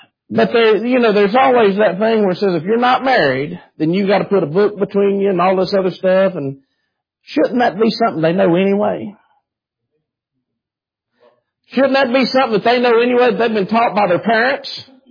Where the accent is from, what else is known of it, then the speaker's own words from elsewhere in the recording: United States; Being an American, I would stay in the American embassy at the base till they come and got me.